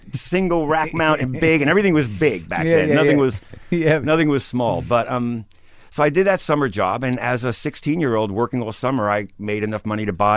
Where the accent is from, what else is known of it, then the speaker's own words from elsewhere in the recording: Brooklyn, New York, United States; I grew up in Bensonhurst, Brooklyn.